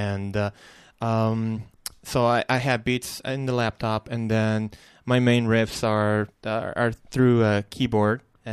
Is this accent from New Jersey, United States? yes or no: no; Long Beach, California, United States; Well, actually, a little bit south of downtown right now. But I'm from Long Beach.